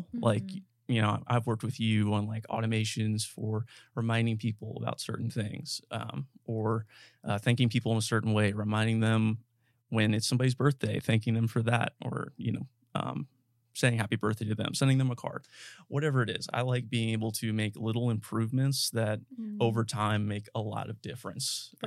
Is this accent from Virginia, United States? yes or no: yes; Virginia, United States; moved away as an adult; I'm initially from the Shenandoah Valley, and I moved here for school in the fall of 2017.